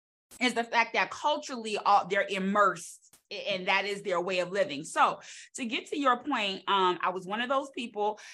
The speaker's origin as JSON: {"language": "English", "region": "New York", "country": "United States", "said": "And I'm like, yeah, no, I'm from New York. We celebrate the 4th of July."}